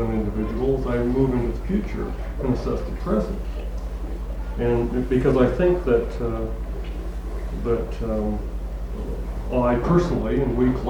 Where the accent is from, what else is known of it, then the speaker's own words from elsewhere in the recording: Canada; now in United States; Well, I'm not a citizen of the United States, I'm a Canadian